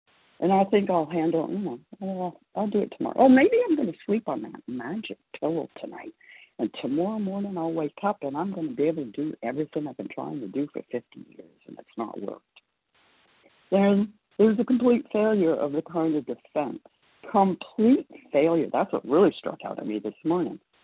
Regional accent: Florida, United States; I am from Florida, and I am a recovered compulsive overeater.

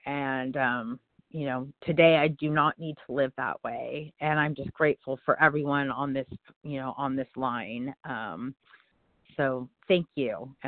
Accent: California, United States; I'm from California.

